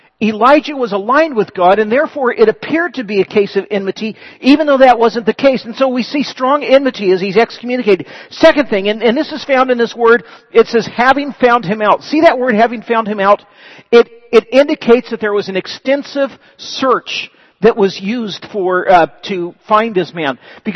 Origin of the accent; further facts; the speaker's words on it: California, United States; Now, really quickly, we're from California. We should all know the answer to this.